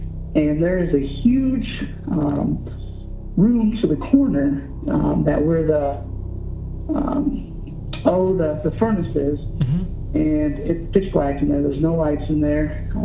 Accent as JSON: {"language": "English", "town": "Fort Wayne", "region": "Indiana", "country": "United States", "said": "I'm from Fort Wayne, Indiana."}